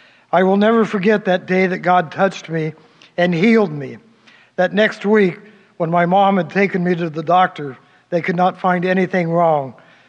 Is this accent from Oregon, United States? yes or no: yes; Portland, Oregon, United States; born there; I was born in Portland, Oregon, the youngest of three children.